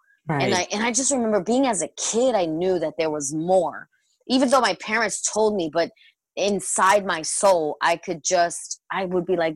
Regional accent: Bronx, New York, United States; I grew up on 179th in Creston. And if you're not familiar with the Bronx back in the day before it's like the new hot place to live, I mean, it was pretty bad.

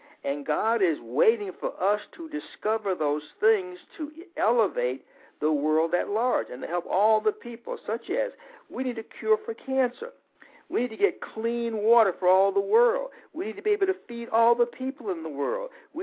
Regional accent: Birmingham, Alabama, United States; also born or lived in Los Angeles; Well, I grew up in Birmingham, Alabama, and I always knew that I wanted to do something to contribute to the universe and to help others

